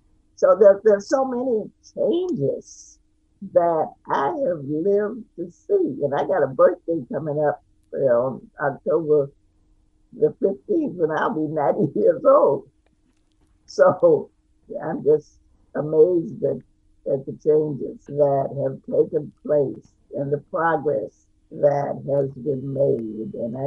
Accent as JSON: {"language": "English", "town": "Miami", "region": "Florida", "country": "United States", "tie": "born or raised there", "said": "I was born here, I was born in Overtown. And went to Dunbar Elementary School, went to Booker T. Washington, and I grew up under segregation."}